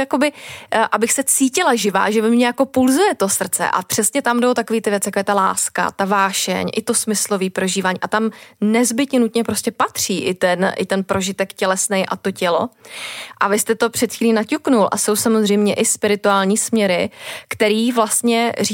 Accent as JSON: {"language": "Czech", "town": "Příbram", "region": "Central Bohemian Region", "country": "Czechia", "tie": "born or raised there", "said": "já jsem vyrůstala v Příbrami pod Svatou horou, bydla jsem vlastně pod ní, chodila jsem dokonce na gymnázium pod Svatou horou"}